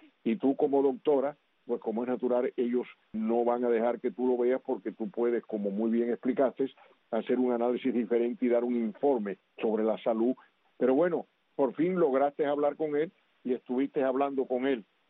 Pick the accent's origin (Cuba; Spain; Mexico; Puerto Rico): Cuba; soy un cubano cargado de años